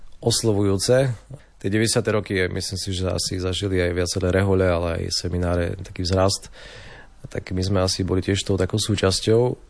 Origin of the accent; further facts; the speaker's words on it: Humenné, Prešov Region, Slovakia; pretože som rodák z Humenného a som sa sem vrátil po 25 rokoch.